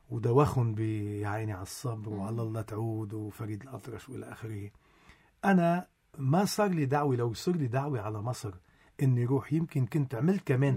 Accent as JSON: {"language": "Arabic", "country": "Lebanon", "accent": "Lebanese", "said": "نحن الغنية اللبنانية بيحبوا لكنتنا"}